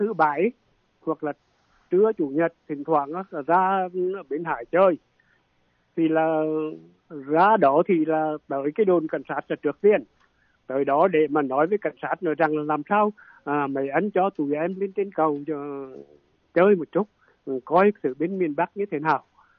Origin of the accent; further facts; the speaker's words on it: Quảng Trị, Vietnam; Vâng, chú quê ở Quảng Trị, tỉnh Quảng Trị, nhưng mà chú ở gần cầu Hiền Lương á